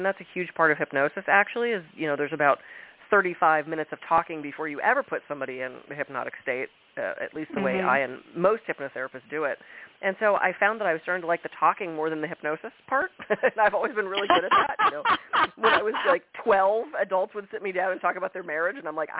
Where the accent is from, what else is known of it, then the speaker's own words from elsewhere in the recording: Pittsburgh, Pennsylvania, United States; I grew up in Pittsburgh, and we were doing a summer production, children's theater